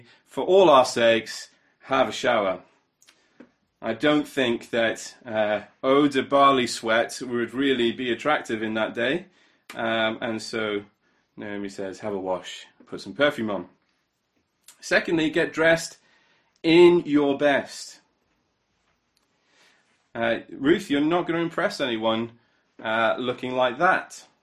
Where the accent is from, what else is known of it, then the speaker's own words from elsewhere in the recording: Newcastle upon Tyne, North East England, United Kingdom; As most of you know, I grew up in Newcastle.